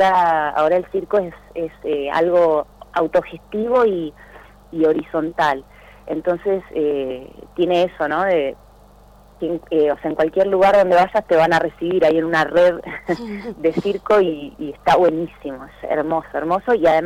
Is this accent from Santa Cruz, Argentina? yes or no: no; Comodoro Rivadavia, Chubut, Argentina; yo soy de Comodoro Rivadavia, pero en este momento estoy en Tierra del Fuego, en Río Grande